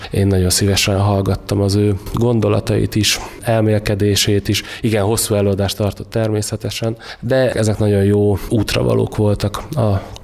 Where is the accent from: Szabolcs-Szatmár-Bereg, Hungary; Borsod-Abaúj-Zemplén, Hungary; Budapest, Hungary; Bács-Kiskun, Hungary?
Bács-Kiskun, Hungary; Kiskunhalas; born there; Én itt születtem Kiskunhalason 1979. január 22-én, könnyű megjegyezni, ugye ez most a Magyar Kultúra napja, ráadásul úgy, hogy a családom is jó részt itt született.